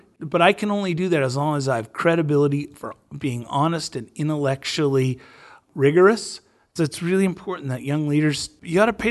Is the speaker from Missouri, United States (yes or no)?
yes; Ozark, Missouri, United States; I was at age 21, was elected to city council in my hometown of Ozark, Missouri.